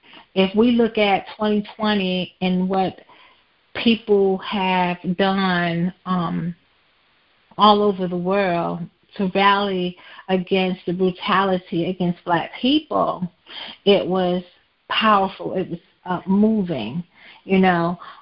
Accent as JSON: {"language": "English", "region": "New Jersey", "country": "United States", "tie": "born or raised there", "also_born_or_lived": "Thomasville, United States", "said": "I am originally from North New Jersey. I was born and raised there and graduated from high school at Essex County Vocational Technical High School."}